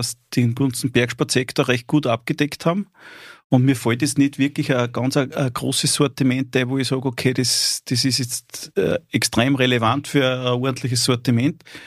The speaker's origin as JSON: {"language": "German", "town": "Steyr", "region": "Upper Austria", "country": "Austria", "tie": "born there", "lives_now": "Amstetten, Austria", "said": "Im Prinzip bin ich in Steyr geboren und wohnhaft in Amstetten."}